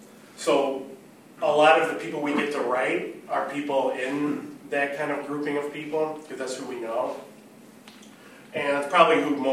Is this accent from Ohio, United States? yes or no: no; Minneapolis, Minnesota, United States; from Minneapolis. I'm in the Twin Cities Industrial Workers of the World